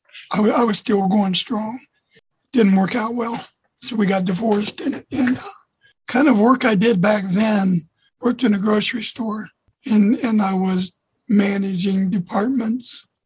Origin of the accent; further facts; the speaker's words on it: Worthington, Ohio, United States; I was born and raised in Worthington, Ohio.